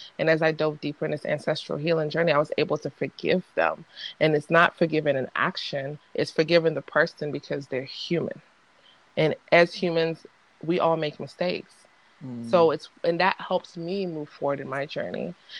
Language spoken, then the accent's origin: English; Nigeria; born there; moved away; I'm Nigerian born, so coming into a new land, there is a different weight that's carried around because of the land ancestors too.